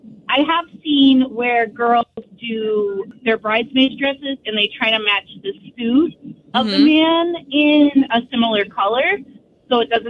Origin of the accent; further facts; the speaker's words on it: Winter Garden, Florida, United States; from Winter Garden.